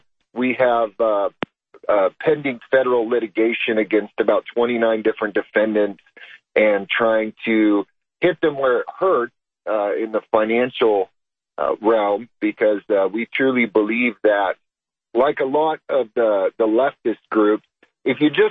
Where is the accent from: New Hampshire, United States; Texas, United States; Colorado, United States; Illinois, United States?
Colorado, United States; also born or lived in Kansas; And so basically we lived in the state of Kansas. I'm actually from Colorado